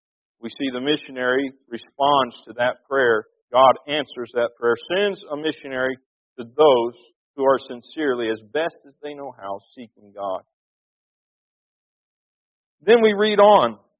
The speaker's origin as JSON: {"language": "English", "region": "Florida", "country": "United States", "tie": "born or raised there", "said": "I grew up in Florida. I was in a running feud with boys from Alabama"}